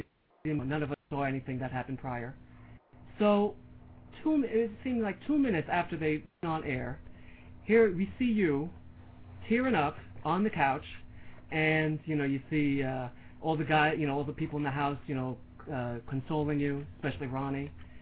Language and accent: English; Bronx, New York, United States; I'm from the Bronx.